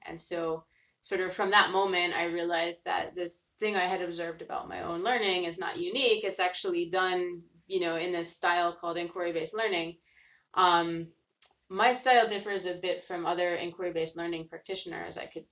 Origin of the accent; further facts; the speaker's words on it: United States; moved away as an adult; So, you know, as you know, I'm originally from the US, as everyone immediately can tell from my accent.